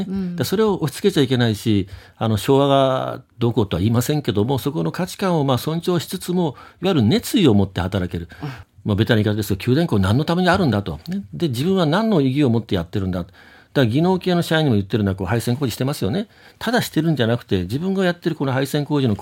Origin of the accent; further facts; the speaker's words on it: Kyushu, Japan; 将来的には次の住処じゃないけど、は地元九州に帰りたいな